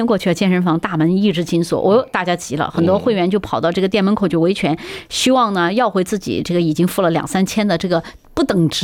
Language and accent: Chinese; Chongqing, China; 我其实是重庆人